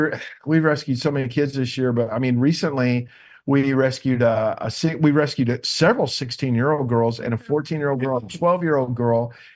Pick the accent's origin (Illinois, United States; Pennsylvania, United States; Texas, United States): Texas, United States; Joshua; I'm a yahoo from Joshua, Texas.